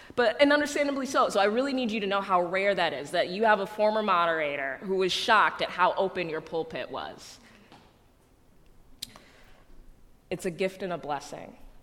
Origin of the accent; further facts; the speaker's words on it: Chicago, Illinois, United States; The church that I grew up in Chicago as an elementary school kid is an African-American Presbyterian church.